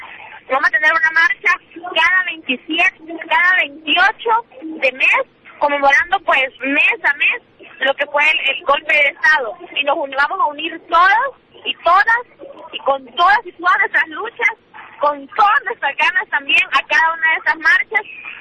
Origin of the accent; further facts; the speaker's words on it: Honduras; Y nosotras como mujeres, nosotras como feministas, nosotras como hondureñas, al fin, sentimos de ustedes.